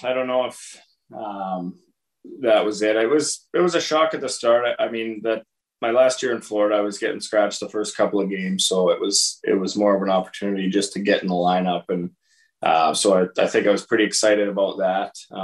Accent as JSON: {"language": "English", "town": "Edmonton", "region": "Alberta", "country": "Canada", "said": "I'm from Edmonton around there."}